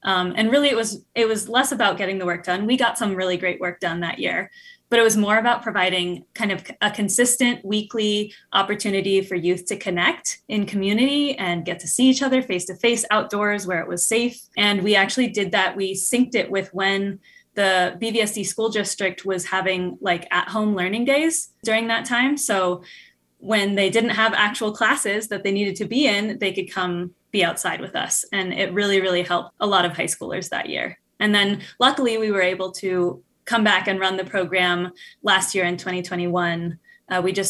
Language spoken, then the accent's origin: English; Boulder, Colorado, United States; So I was in this very program as a teenager growing up in Boulder, Colorado.